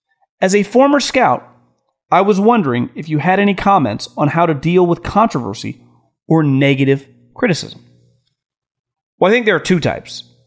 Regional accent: Lincoln, California, United States; I'm from NorCal, myself in Lincoln, California.

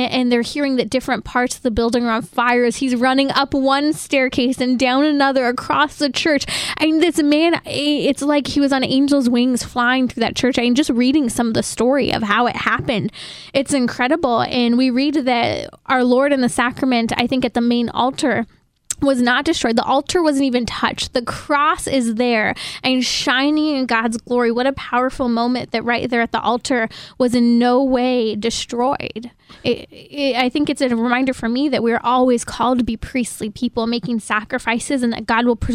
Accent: Lake Arrowhead, California, United States; I grew up in Lake Arrowhead in Southern California, 6,000 feet up.

